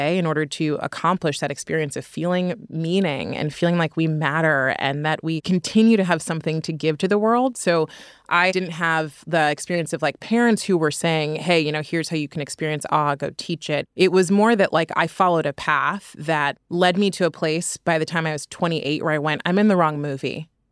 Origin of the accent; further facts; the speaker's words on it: Oakland, California, United States; I'm also from the Bay Area, so I grew up in Oakland.